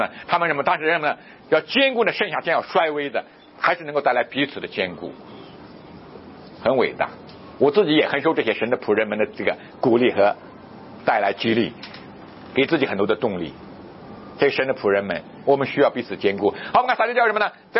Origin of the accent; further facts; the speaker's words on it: Guangdong, China; 原来听说我们是广东来的，其实我也不懂广东话，我妻子懂，就跟他讲。